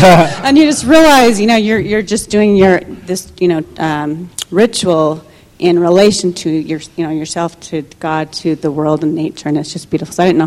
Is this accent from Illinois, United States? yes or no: no; Phoenix, Arizona, United States; I'm from Phoenix, Arizona